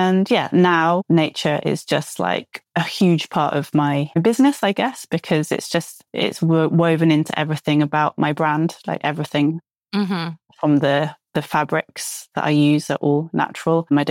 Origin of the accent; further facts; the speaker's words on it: United Kingdom; now in France; I'm a British designer, but I live in Provence in the south of France.